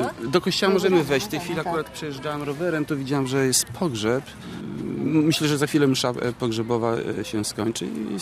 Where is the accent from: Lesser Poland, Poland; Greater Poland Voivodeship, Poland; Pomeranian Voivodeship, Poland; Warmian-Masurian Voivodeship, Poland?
Pomeranian Voivodeship, Poland; Sopot; ja jestem z Sopotu i to jest o tyle ważne, że moi koledzy i w dzieciństwie do szkoły, aż do matury mieszkałem w Sopocie.